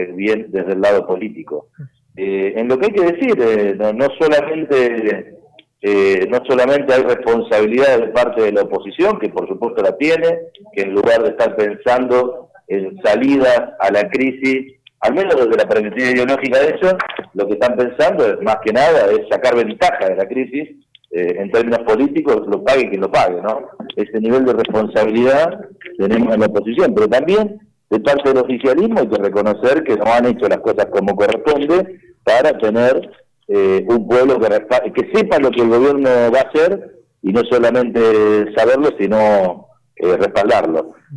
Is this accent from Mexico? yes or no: no; Santa Fe, Argentina; Yo conozco los barrios como santafesino, que siempre anduve por todas partes